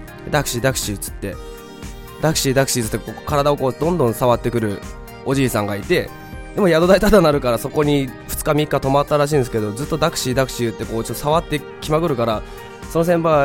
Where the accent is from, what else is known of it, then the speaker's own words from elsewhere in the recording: Fukuoka, Japan; 高校の地元福岡の高校の一つ上の